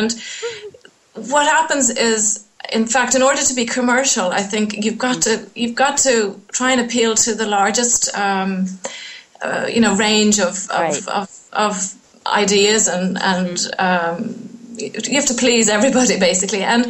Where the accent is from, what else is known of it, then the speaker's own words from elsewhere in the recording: Ireland; also born or lived in United States; now in France; I'm Irish American, born in America, raised in Ireland, but I've been in France for many, many years.